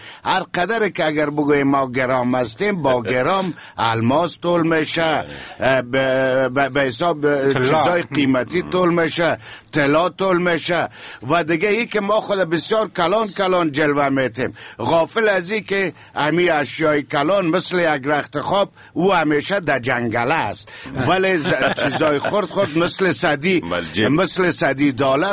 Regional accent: Afghanistan; چون من یک افغان هستم، یک مسلمان هستم، به یگانگی خداوند ایمان دارم

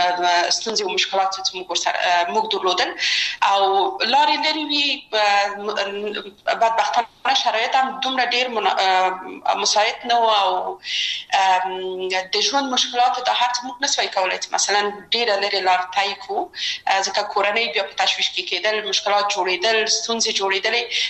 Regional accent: Kabul, Afghanistan; زه اصلا د میدان وردګ ولایت یم او په کابل کې بیا زیږیدلې یم، په کابل کې زیږیدلې یم، په کابل کې لوی اسوم، په کابل کې می درسونه وویل او ټول کارونه فعالیتونه می په کابل کې و. ما ابتدایی درسونه د خوانځي په فردوسی مکتب کې ولوستل،

